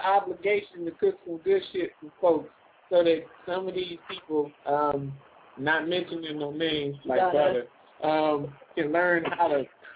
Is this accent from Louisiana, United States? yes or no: yes; New Orleans, Louisiana, United States; I remember a dude, you know, I'm from New Orleans.